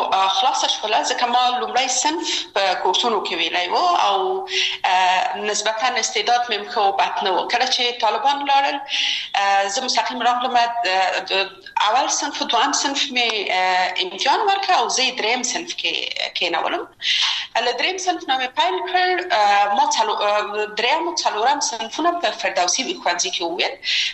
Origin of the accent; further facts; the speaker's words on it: Kabul, Afghanistan; زه اصلا د میدان وردګ ولایت یم او په کابل کې بیا زیږیدلې یم، په کابل کې زیږیدلې یم، په کابل کې لوی اسوم، په کابل کې می درسونه وویل او ټول کارونه فعالیتونه می په کابل کې و. ما ابتدایی درسونه د خوانځي په فردوسی مکتب کې ولوستل،